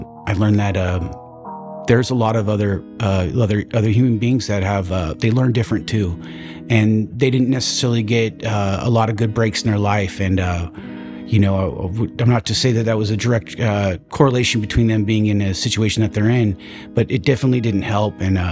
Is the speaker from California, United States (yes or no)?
yes; Vallejo, California, United States; I'm a 40-year-old neurodiverse ex-felon college student, and I'm from Bay Area. I was born in Vallejo.